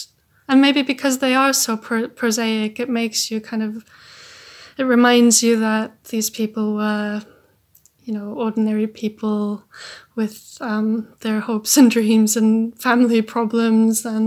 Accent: Iceland; I'm from Iceland, obviously, and I think traveling around Iceland is fabulous.

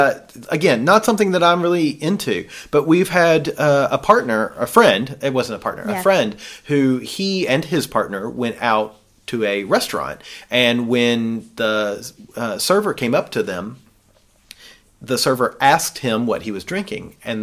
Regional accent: the South, United States; like, I grew up in the South. I don't want to relive my childhood.

